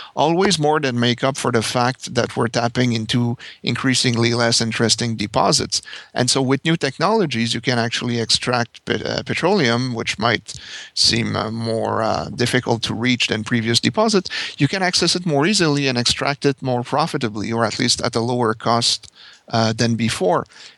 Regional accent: Canada; English is a second language; if your listeners have not picked up on my accent, I'm French-Canadian.

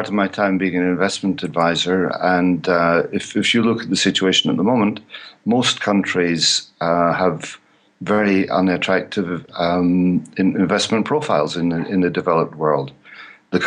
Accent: United Kingdom; Now, being British, I've remembered from a long time ago the battles over the Falkland Islands

